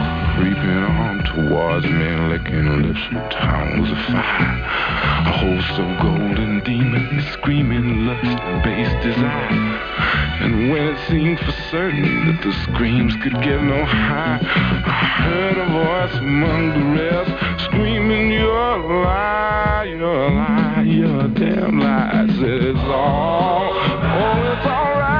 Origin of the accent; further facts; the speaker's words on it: United States; In other words, we come from America, Hans is from Holland, and there are different, you know, the cultural thing is different